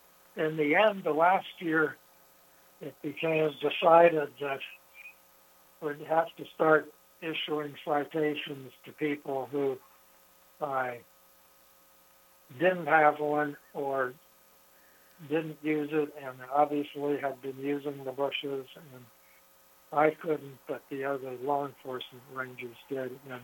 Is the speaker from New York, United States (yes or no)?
no; Yosemite, California, United States; when I started talking to you about growing up in Yosemite